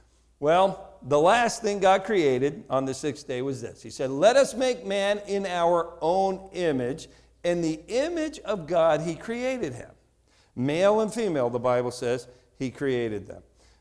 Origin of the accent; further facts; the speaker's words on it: New Jersey, United States; accent: Jersey; I have a lot of accent, and I'm from America. You know? I have a Jersey accent.